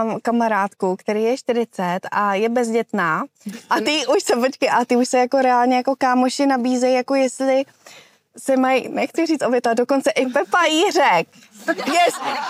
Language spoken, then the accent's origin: Czech; Prague, Czechia; a já jsem z Prahy